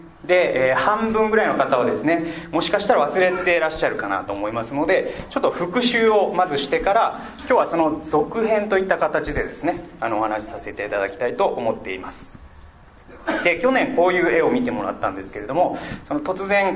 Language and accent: Japanese; Aichi, Japan; born there; で愛知県生まれです。